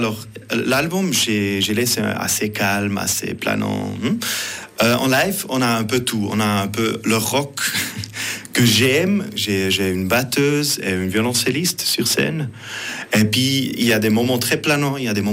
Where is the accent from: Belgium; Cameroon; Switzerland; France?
Switzerland; first language Swiss German; French is a second language; en Schweizerdeutsch, en Suisse-Allemand, parce que, à la base, je trouve un peu, c'est une langue un peu bizarre, même si c'est ma langue maternelle.